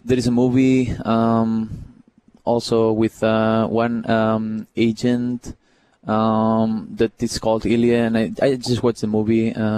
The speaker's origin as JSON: {"language": "English", "town": "Barcelona", "region": "Catalonia", "country": "Spain", "said": "Everyone in my family, we're from Barcelona."}